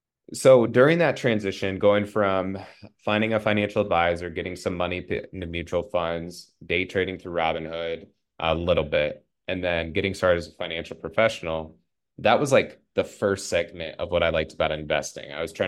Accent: Cedar Rapids, Iowa, United States; So I'm from Cedar Rapids, Iowa.

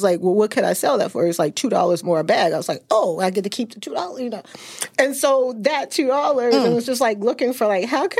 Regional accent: Jackson, Mississippi, United States; I grew up in Jackson, Mississippi around construction, around my grandfather, and they were always in real estate.

